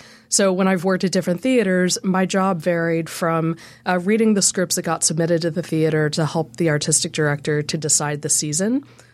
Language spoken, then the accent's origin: English; Texas, United States; also born or lived in Colorado; And I think I will always be a proud Texan. I think that's a trademark of being a Texan, weirdly.